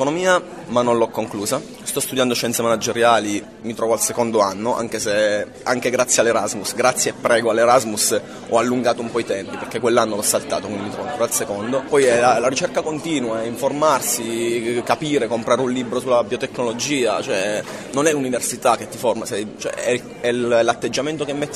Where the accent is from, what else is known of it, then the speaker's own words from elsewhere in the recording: Pescara, Abruzzo, Italy; Vengo da Pescara